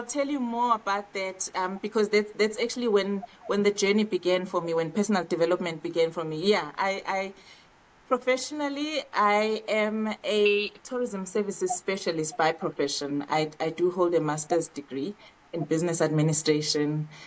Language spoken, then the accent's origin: English; Bergville, KwaZulu-Natal, South Africa; Yeah, born and bred in Bergville in KZN.